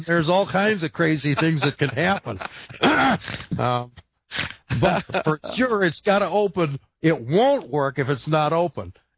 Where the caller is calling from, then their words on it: Oregon, United States; Roger's calling from Argentina. I'm calling from Oregon, and you are listening wherever you happen to be right now.